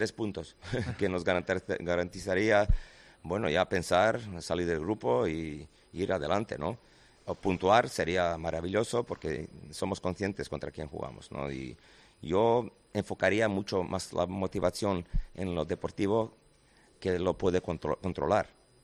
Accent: Spain; accent: Madrid; Spanish is a second language; de madrileño, luego marbelí.

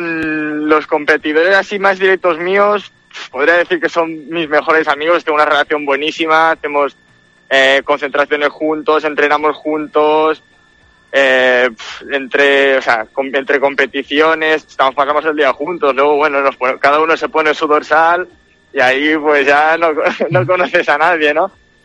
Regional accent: Catalonia, Spain; also born or lived in Las Palmas; nací en Las Palmas y con cosa de 2 años me subí a un pueblecito ahí cerca de Andorra, en Cataluña

